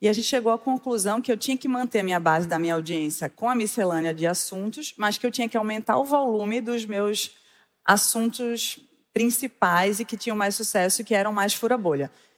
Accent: Northeast Region, Brazil; Eu sou mulher e sou nordestina.

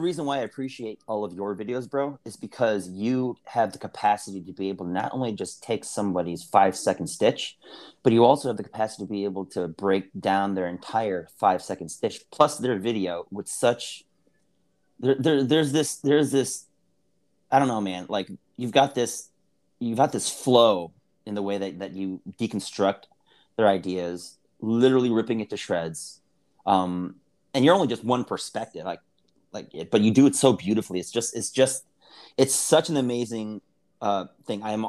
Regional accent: United States; born there; No, I was born in America, so I'm.

